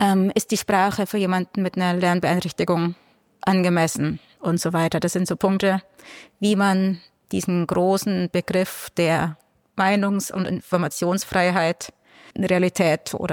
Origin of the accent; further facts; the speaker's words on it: Bavaria, Germany; born there; now in Chemnitz, Germany; Ich bin jetzt 45 Jahre alt, gebürtige Fränkin, lebe jetzt seit 5 Jahren in Chemnitz.